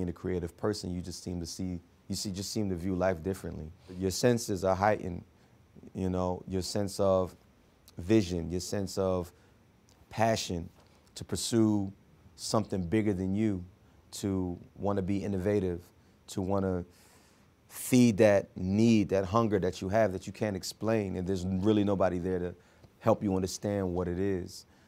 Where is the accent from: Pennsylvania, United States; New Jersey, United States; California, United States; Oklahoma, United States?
Pennsylvania, United States; Philadelphia; born there; I was born in Philadelphia. It's a town full of soulful singers, a whole bunch of MCs, jazz musicians, poets, dancers.